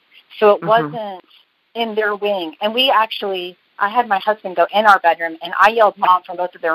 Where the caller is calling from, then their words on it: Oklahoma City, Oklahoma, United States; I'm calling from Oklahoma City.